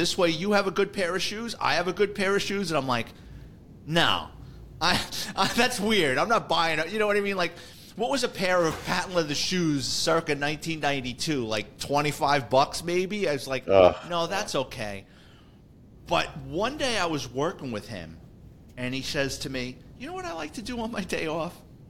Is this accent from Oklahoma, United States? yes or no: no; Bronx, New York, United States; I grew up in the Bronx.